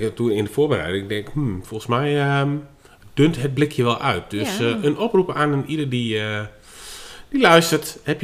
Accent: Deventer, Overijssel, Netherlands; wij komen uit Deventer.

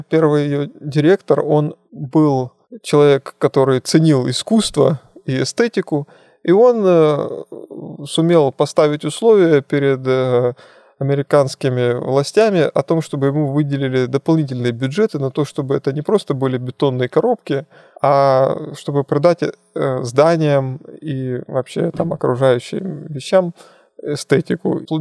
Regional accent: Krasnodar, Krasnodar Krai, Russia; вот я простой парень из Краснодара

